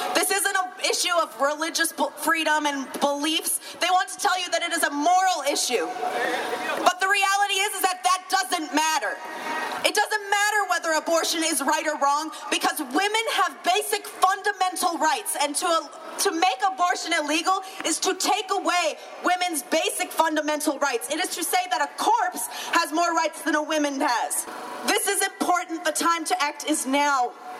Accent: Southern US, United States; I grew up in the South. I'm from Florida, Alabama area.

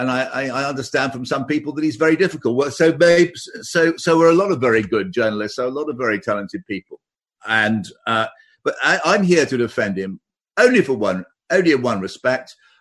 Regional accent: United Kingdom; I am a British journalist

